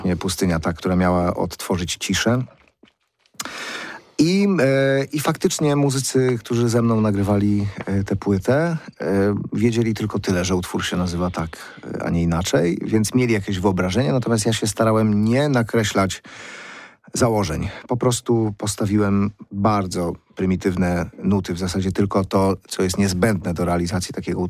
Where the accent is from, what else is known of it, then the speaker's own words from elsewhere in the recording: Wrocław, Lower Silesian Voivodeship, Poland; born there; now in Poznań, Poland; jestem wrocławianinem z urodzenia i odkąd mieszkam w Poznaniu, gram z nimi